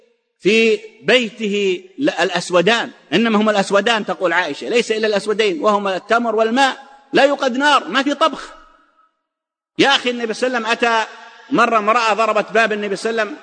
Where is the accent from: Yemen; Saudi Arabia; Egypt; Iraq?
Saudi Arabia; عندنا في السعودية